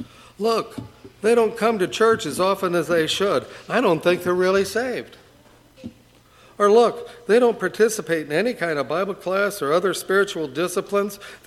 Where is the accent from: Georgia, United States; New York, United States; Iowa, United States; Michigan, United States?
Michigan, United States; Now, I grew up in Michigan and in a town up there, and there was only one Baptist church in town